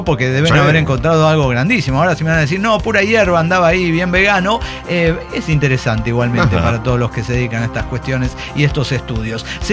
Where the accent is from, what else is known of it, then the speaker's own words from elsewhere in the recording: Chetumal, Quintana Roo, Mexico; de Chetumal, Quintana Roo.